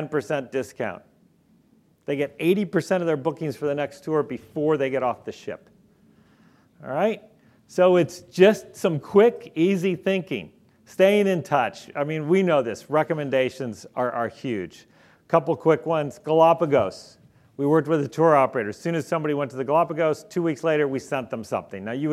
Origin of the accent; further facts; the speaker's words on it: Missouri, United States; So I'm from Missouri originally, and we used to go to this place in the Lake of the Ozarks